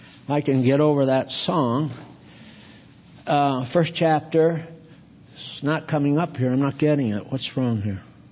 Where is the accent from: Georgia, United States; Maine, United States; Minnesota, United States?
Maine, United States; Portland; born there; I sent to Portland, Maine. I was born in Portland, and I sent to the Chamber of Commerce